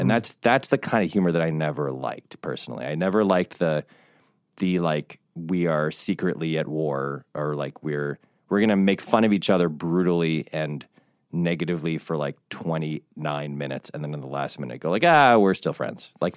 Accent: Connecticut, United States; they were in Chicago and I grew up in Connecticut, but like it's essentially the same, the kind of high school cliques and the this and the that, and everybody's white.

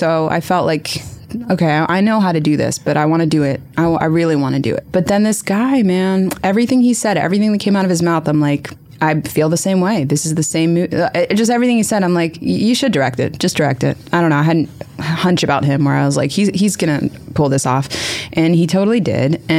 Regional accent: Wilmington, Delaware, United States; I grew up in Delaware, in Wilmington, Delaware, and there were a lot of, it's a really interesting place to grow up

